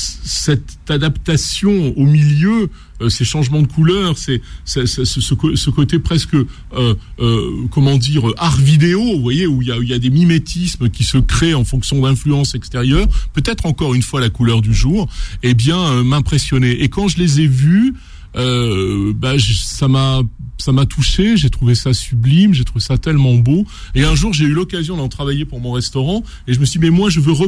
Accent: Renaison, Auvergne-Rhône-Alpes, France; born there; Vous savez, moi, je suis un enfant, je suis né à Renaison, à la campagne.

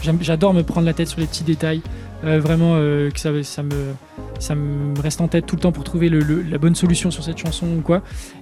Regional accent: Geneva, Switzerland; Bien sûr, c'est que je suis né à Genève et que voilà, cet endroit, c'est toute mon enfance, on va dire.

